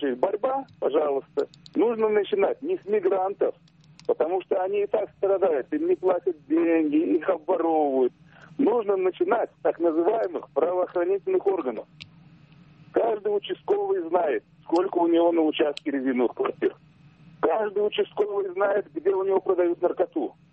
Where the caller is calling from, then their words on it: Rybinsk, Yaroslavl Oblast, Russia; Добрый вечер